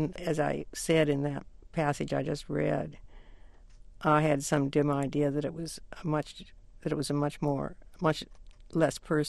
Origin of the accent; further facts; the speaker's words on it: the West, United States; You know, I grew up in the West, and we always had this theory that if you kept the snake in your eyeline, the snake wasn't going to bite you.